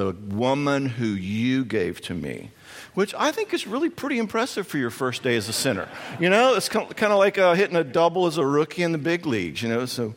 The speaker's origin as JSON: {"language": "English", "region": "the South", "country": "United States", "said": "And yes, I do say y'all. I'm from the South."}